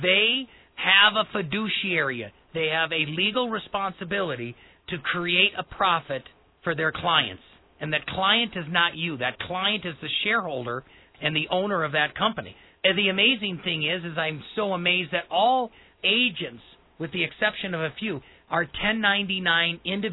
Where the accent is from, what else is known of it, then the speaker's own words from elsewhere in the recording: Wisconsin, United States; I'm Colorado proud. I was born and raised in Wisconsin. I'm Wisconsin proud.